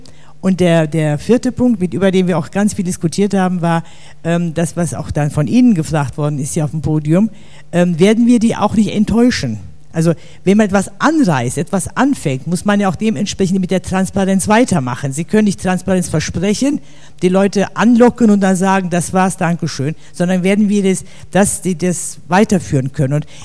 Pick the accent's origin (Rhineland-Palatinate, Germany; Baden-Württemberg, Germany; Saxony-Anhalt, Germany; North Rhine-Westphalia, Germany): North Rhine-Westphalia, Germany; Cologne; aber ich bin Kölner, deswegen sagen wir